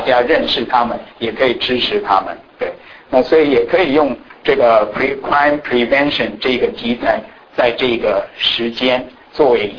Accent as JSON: {"language": "Chinese", "country": "Taiwan", "tie": "born or raised there", "lives_now": "United States", "said": "我就告诉我是在台湾长大的，对，所以我那个时候什么叫做保健练习？"}